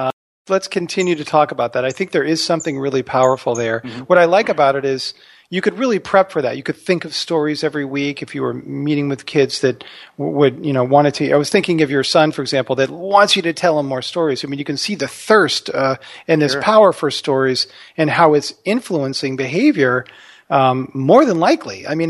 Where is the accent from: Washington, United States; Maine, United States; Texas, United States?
Texas, United States; And we'd always want to hear about stories about our grandparents and growing up in Texas with both my parents.